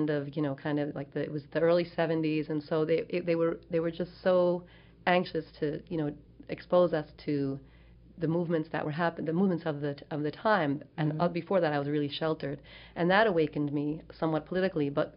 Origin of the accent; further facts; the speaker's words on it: New York, United States; I grew up on Long Island, you know, and went to a Catholic school.